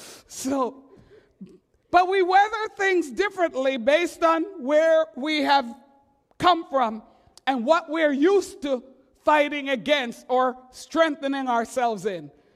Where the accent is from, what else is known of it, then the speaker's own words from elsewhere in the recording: Montreal, Quebec, Canada; I grew up in Montreal where we laugh at you